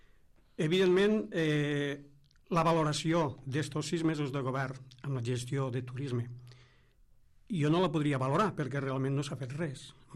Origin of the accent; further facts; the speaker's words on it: Catalonia, Spain; som l'únic poble que al seu nom original portem gravada la seva pròpia identitat, la mar